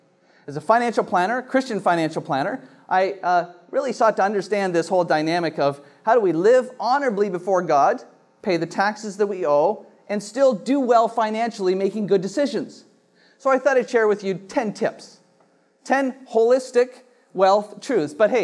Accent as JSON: {"language": "English", "country": "Canada", "said": "because as a Canadian, I benefit from you paying your taxes."}